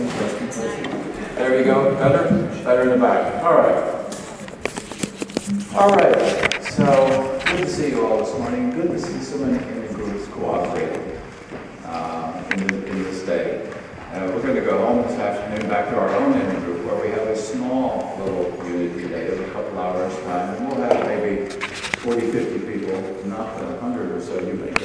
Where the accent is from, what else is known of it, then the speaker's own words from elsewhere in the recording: Appalachia, United States; I come from Appalachia, coal mining country.